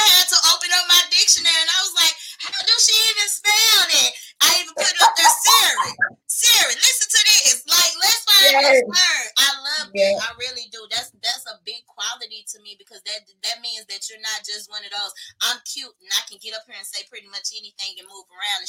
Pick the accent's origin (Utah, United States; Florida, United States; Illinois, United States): Illinois, United States; Chicago; now in Texas, United States; Like, yeah, I grew up in Chicago. It's like, how did you end up in Texas?